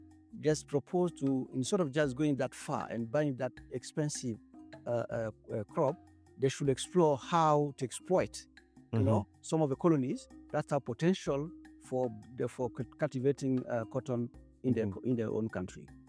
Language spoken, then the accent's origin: English; Mali; English is a second language; I'm from Mali.